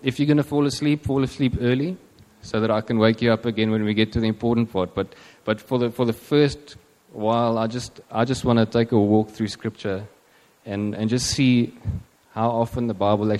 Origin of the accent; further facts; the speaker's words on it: Eastern Cape, South Africa; And I grew up in Stadtraam, just up the road here. So I'm a Eastern Cape local. And yeah, I moved here, like I said, just over 10 years ago with my wife, Kuba.